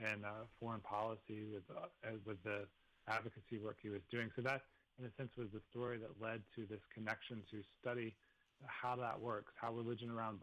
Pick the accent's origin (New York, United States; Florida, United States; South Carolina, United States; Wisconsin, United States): Florida, United States; Pensacola; My own personal history is I grew up in the Panhandle of Florida in Pensacola, grew up in this landmark missionary Baptist tradition as a kid